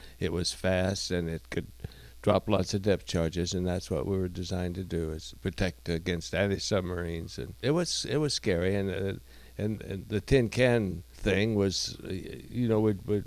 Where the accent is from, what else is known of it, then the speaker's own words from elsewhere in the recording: Kansas, United States; And I'm a kid from Kansas, and I was locked in.